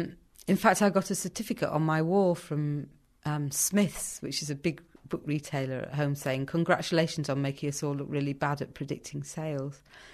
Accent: England, United Kingdom; No, I'm English. You picked that up quickly.

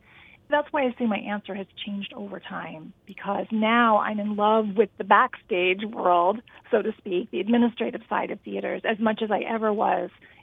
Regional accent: Riverside, California, United States; also born or lived in Midwest; So I was born and raised in Riverside and spent the majority of my growing up years in the Midwest, in and out of theaters, community theaters

